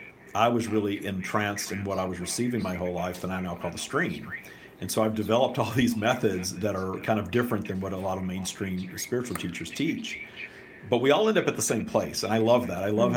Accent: the South, United States; I grew up in the South in sort of a religious scenario with a mother who definitely was not a very happy individual

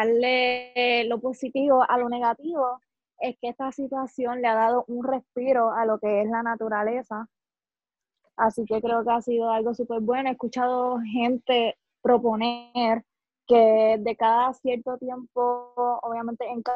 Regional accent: Manatí, Puerto Rico; yo soy de lejos, yo soy de Manatí. Viajo literalmente más de una hora

